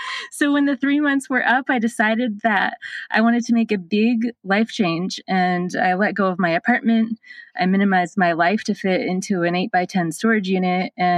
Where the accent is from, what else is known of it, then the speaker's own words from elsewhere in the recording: Portland, Maine, United States; I'm from Portland, Maine, but I've been living and traveling in my van full time for over 2.5 years now.